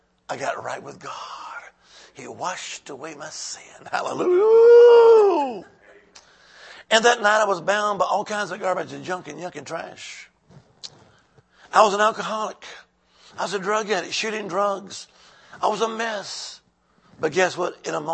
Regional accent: Alabama, United States; Plus I was raised in Alabama and I say, hey, y'all watch this.

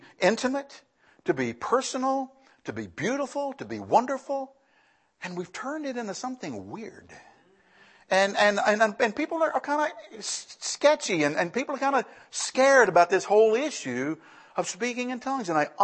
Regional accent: Lynchburg, Virginia, United States; I think there's something about being born and raised in Lynchburg, Virginia, that you just kind of almost by osmosis, you become Baptist.

